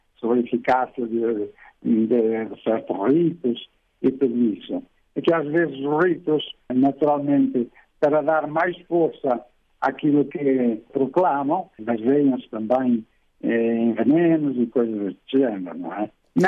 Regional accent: Portugal; moved away; o meu português está muito enferrujado. Há 30 anos que estou fora de Portugal, de maneira que às vezes o português é meio português.

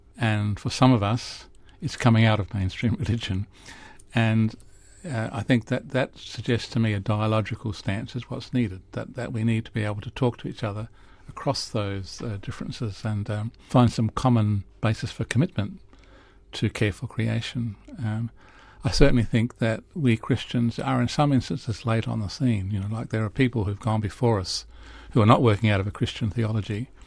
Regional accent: South Australia, Australia; I think there is a great consciousness in Australia, and I come from South Australia where climate change is actually already evident.

